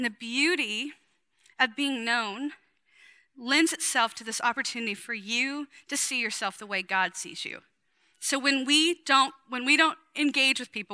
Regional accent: the South, United States; Even if it's superficial, and I'm from the South where we can just lie about everything, you know, and do it really well.

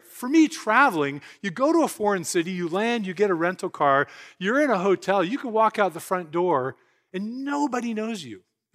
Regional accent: California, United States; I grew up in California skiing.

